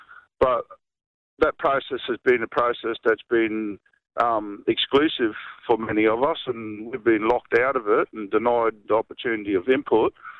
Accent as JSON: {"language": "English", "town": "Stradbroke Island", "region": "Queensland", "country": "Australia", "said": "from Stradbroke Island. I belong to the … from this place. Got bloodlines into the Yuggera and on to many of the mobs throughout south-southeast Queensland just from kinship."}